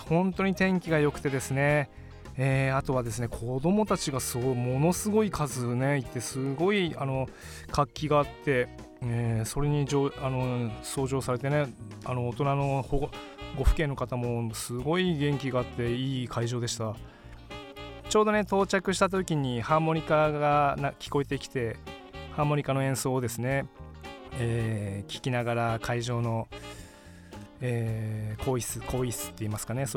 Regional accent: Honjo, Saitama, Japan; 私のふるさとにちょっと、まあ、埼玉の本庄なんですけど帰りましてね

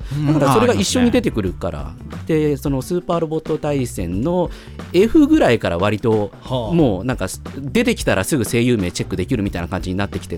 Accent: Tokyo, Japan; 東京都です。東京都、東京、ね、そうですね、東京生まれ東京育ちなので。

